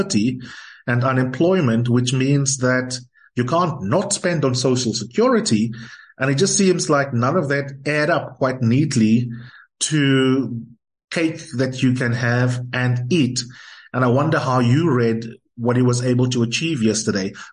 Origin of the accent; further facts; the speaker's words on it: South Africa; You know, I was trying to think for myself, both as a journalist and as a South African, what would be the top line narrative around the budget yesterday?